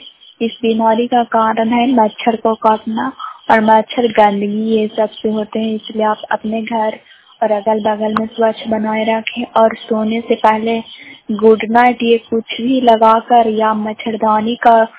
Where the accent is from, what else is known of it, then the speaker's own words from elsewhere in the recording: Bihar, India; ग्राम स्थान संजय स्थान इंतरखंड क्रापसुरा जिला नालंदा के निवासी हूँ।